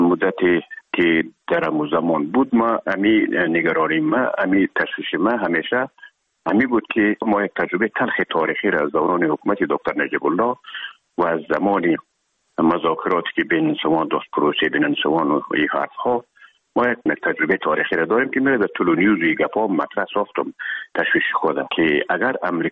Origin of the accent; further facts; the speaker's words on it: Herat, Afghanistan; now in Kabul, Afghanistan; مدتی که ما در کابل آمدیم، خود زمان از هرات که آمدیم به اکادمی نظامی،